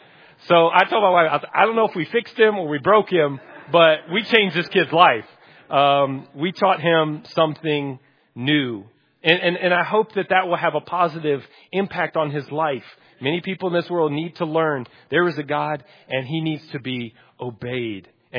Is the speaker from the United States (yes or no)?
yes; Texas, United States; And I'm from Texas. We especially don't like to be told what to do, right?